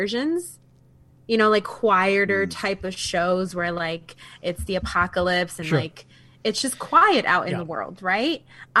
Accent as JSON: {"language": "English", "town": "Queens", "region": "New York", "country": "United States", "said": "I'm freaking from Queens."}